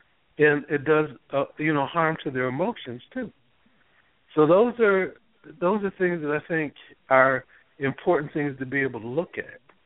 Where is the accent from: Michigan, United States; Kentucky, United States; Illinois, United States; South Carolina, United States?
Michigan, United States; Detroit; First of all, I'm from Detroit.